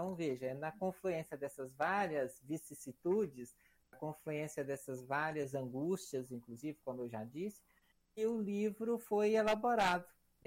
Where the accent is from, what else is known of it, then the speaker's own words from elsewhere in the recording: Minas Gerais, Brazil; also born or lived in Belo Horizonte; seja o Brasil daqui do interior de Minas, onde eu fui criado inicialmente, seja a cidade grande, Belo Horizonte, em que me fiz pesquisador, professor